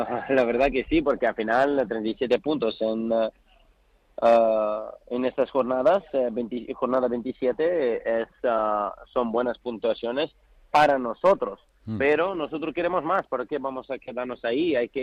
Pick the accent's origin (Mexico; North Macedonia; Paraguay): North Macedonia; Spanish is a second language; now in Spain; yo soy de Macedonia, de un barrio mucho más humilde que Vallecas, mucho mucho peor barrio que Vallecas.